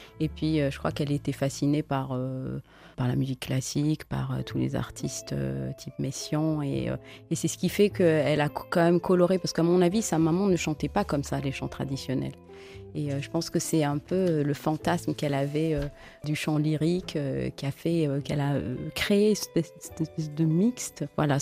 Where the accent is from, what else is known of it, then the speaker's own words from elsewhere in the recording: Algeria; Je suis algérienne.